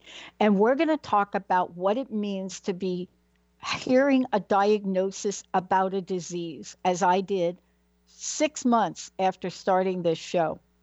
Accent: New York City, New York, United States; You know, look, I'm from New York, yeah? Born in the Bronx.

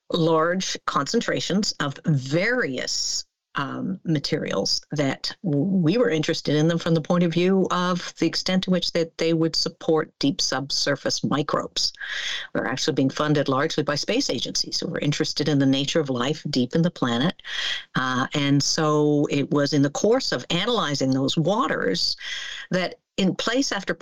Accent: Canada; I'm a Canadian. I'm an earth scientist.

